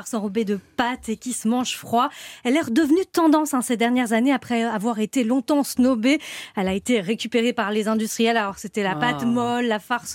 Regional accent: Lyon, Auvergne-Rhône-Alpes, France; Je suis lyonnaise

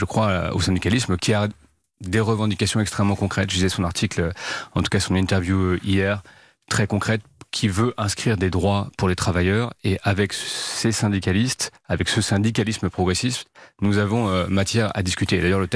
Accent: France; en tant qu'Européens, en tant que Français

